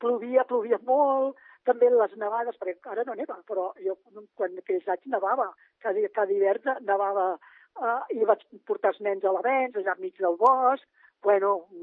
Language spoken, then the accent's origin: Catalan; Barcelona, Catalonia, Spain; now in Valldoreix, Spain; jo soc de Barcelona, sempre vaig néixer a Barcelona, a les Rambles, cantonada que era l'hospital, i després, quan em vaig casar i venia els nanos, vivíem al Paral·lel i al Poble Sec.